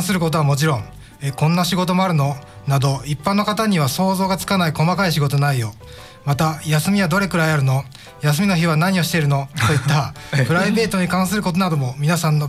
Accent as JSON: {"language": "Japanese", "town": "Fukuyama", "region": "Hiroshima", "country": "Japan", "tie": "born or raised there", "moved": "as an adult", "said": "出身は福山市です、うん、高校卒業し自衛隊に入隊するまで福山市で暮らしました。"}